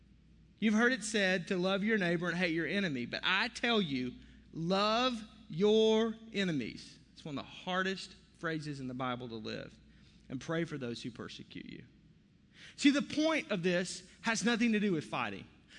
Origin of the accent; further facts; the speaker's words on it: Arkansas, United States; Multiple syllables, and I'm from Arkansas.